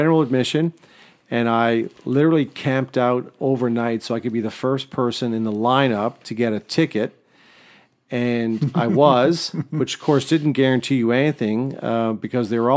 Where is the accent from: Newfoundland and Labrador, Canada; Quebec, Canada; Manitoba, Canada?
Newfoundland and Labrador, Canada; And so growing up in Newfoundland, and this was the first time I ever had a chance to see any band. No bands ever came to Newfoundland.